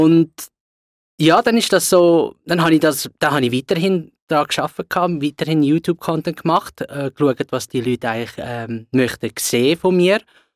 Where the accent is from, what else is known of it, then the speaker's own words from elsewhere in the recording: Zurich, Switzerland; Genau, also ich bin in Zürich aufgewachsen.